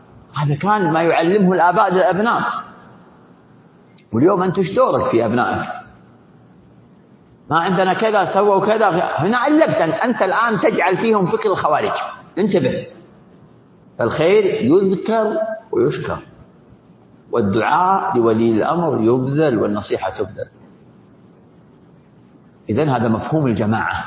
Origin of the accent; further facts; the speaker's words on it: Saudi Arabia; حنا في بلادنا المملكة العربية السعودية